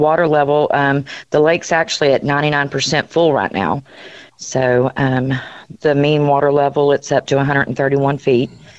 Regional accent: Deer Park, United States; I want to say I'm from Deer Park, so we had names on our roads. They have numbers here

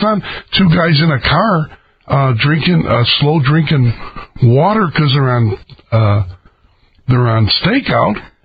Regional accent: Chicago, Illinois, United States; We're from Chicago.

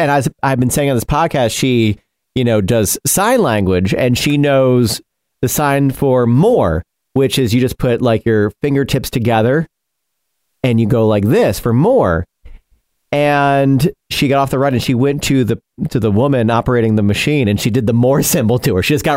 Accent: New York, United States; Well, I grew up in New York, and so I met my family.

